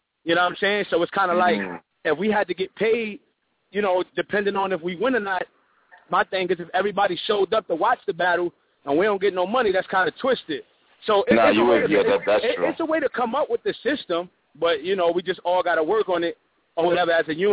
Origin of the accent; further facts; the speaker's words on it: Harlem, New York, United States; So nigga, I couldn't lose, nigga. I'm from Harlem.